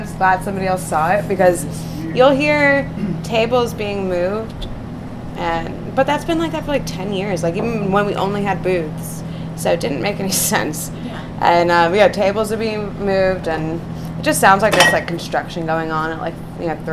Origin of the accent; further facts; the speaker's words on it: New Jersey, United States; No, I'm from New Jersey.